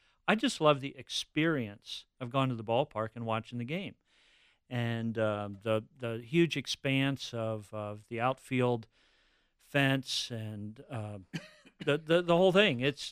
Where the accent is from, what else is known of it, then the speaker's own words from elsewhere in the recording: Williamsport, Pennsylvania, United States; Williamsport, Pennsylvania, my hometown. My folks lived there until they died just a couple of years ago.